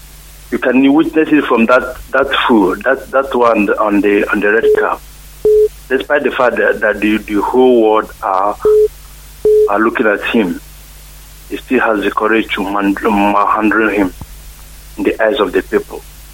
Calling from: Durban, KwaZulu-Natal, South Africa; I'm calling from South Africa.

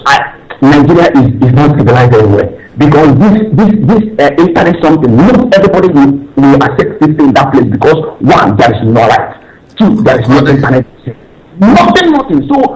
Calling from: Dakar, Senegal; I'm calling from Dakar

